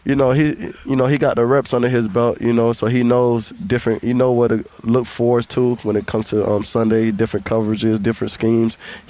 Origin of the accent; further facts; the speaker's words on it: Alabama, United States; just like I came from Alabama, that's kind of the same atmosphere that I had at Alabama.